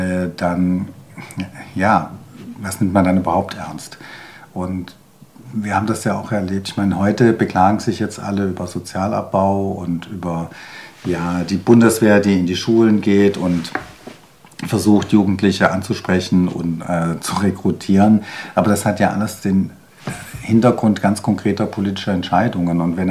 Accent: Tübingen, Baden-Württemberg, Germany; Ich komme ursprünglich aus Tübingen.

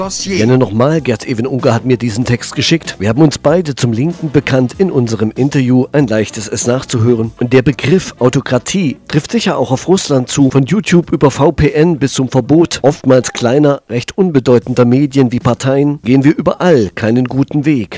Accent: Thuringia, Germany; In meiner Heimat Thüringen

